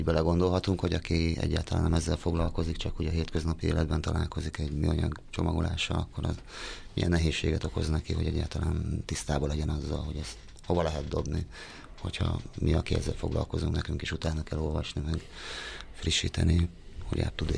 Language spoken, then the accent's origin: Hungarian; Budaörs, Pest, Hungary; gyerekkoromban egy tehát Budaörsön, én rendszeresen kertészkedtem édesapámékkal, nagypapámékkal